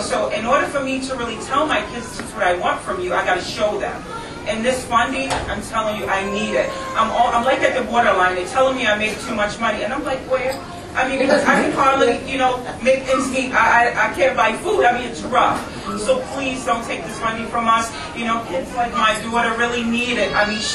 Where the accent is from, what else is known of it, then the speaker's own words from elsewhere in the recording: Maryland, United States; now in New York, United States; I don't have family here in New York. I'm from Maryland originally.